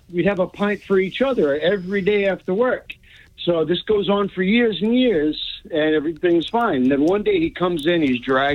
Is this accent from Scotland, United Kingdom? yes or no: yes; Scotland, United Kingdom; First I got to preface this saying I'm Scottish, so... Happy St. Patrick's Day, but I'm still Scottish.